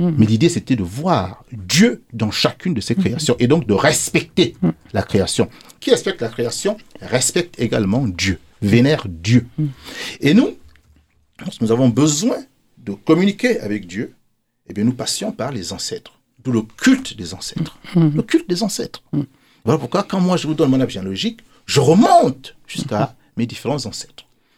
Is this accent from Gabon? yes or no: yes; Gabon; Moi, je suis du Gabon.